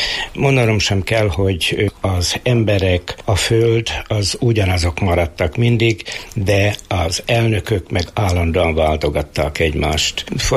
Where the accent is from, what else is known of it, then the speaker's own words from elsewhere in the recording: Krasznokvajda, Borsod-Abaúj-Zemplén, Hungary; 1950. szeptember 1-én születtem, tőzsgyökeres krasznokvajdai.